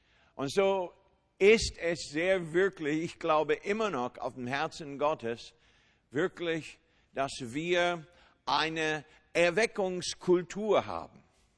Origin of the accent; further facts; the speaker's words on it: United States; Wir sind Amerikaner, vielleicht habt ihr das gar nicht gemerkt.